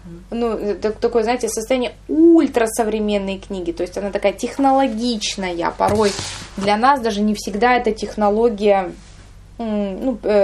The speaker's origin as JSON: {"language": "Russian", "town": "Kaliningrad", "region": "Kaliningrad Oblast", "country": "Russia", "said": "Нет, мы помним, что мы из Калининграда, и что мы в Калининграде."}